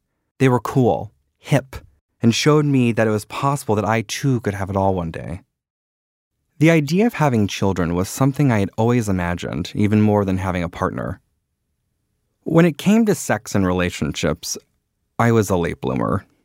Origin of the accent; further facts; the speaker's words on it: New Albany, Indiana, United States; Most of my jobs when I was growing up in New Albany, Indiana, involved working with children